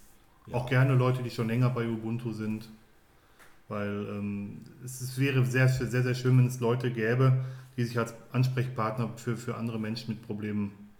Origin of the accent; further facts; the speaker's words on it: North Rhine-Westphalia, Germany; in Bottrop, in meinem Heimatumfeld, wenn man so will. Ich komme ja aus dem Ruhrgebiet.